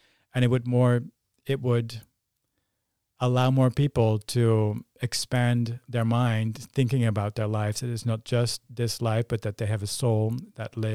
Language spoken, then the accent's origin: English; Netherlands; I'm from the Netherlands. It's a very cerebral analytical culture and it's not very religious. It's one of the most secular cultures on the planet